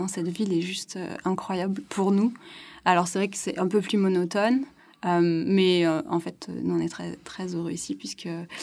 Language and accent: French; Grand Est, France; born there; also born or lived in La Réunion; je suis née en Alsace et puis ensuite on a fait pas mal de villes en France. Et aussi, on a fait le Dom-Tom puisqu'on était à La Réunion quelques ouais. années